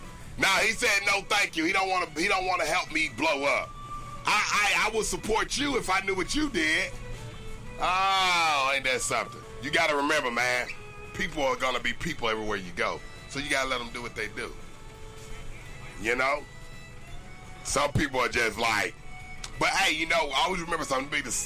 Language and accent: English; Nashville, Tennessee, United States; I'm from Nashville, Tennessee, which is about to be the next Hollywood.